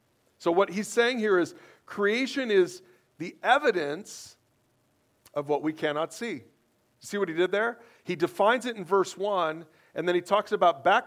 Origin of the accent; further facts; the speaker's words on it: Chicago, Illinois, United States; moved away as an adult; now in Brigham City, United States; Tracy and I we've lived here 27 years, and we still can't take our eyes off the mountains. We're from Chicago, y'all.